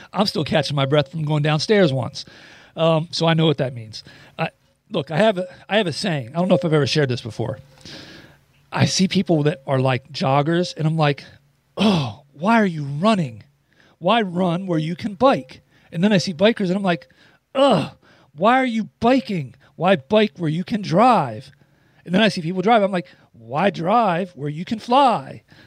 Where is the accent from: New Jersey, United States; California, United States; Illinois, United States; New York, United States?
New Jersey, United States; So I'm from the South Jersey area. There are tons of deer in South Jersey.